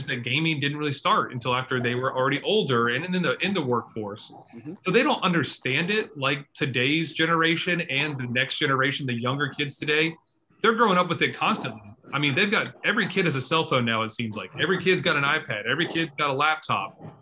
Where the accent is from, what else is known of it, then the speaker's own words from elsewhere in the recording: United States; I never thought about it because I'm American.